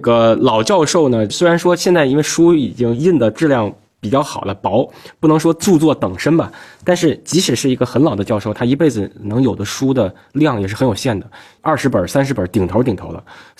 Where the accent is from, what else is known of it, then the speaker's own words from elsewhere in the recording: Tianjin, China; 我是天津人啊，对，我是天津人。